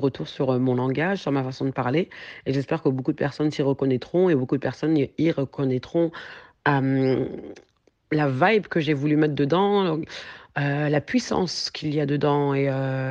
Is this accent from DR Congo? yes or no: no; France